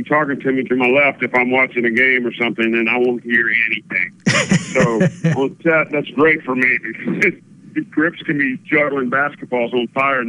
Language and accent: English; Louisiana, United States; And I grew up in South Louisiana, and I've seen some crazy things in my life